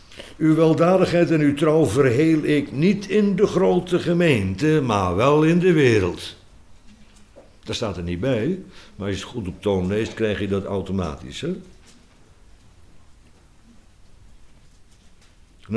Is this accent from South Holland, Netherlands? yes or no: yes; Bodegraven, South Holland, Netherlands; En ik kom uit Bodegraven, dus wij willen overal kaas van maken.